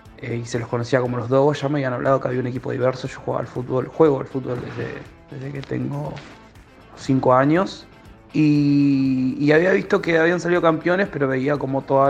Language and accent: Spanish; Ituzaingó, Buenos Aires Province, Argentina; Tengo 35 años. Soy oriundo de Ituzaingó, zona oeste.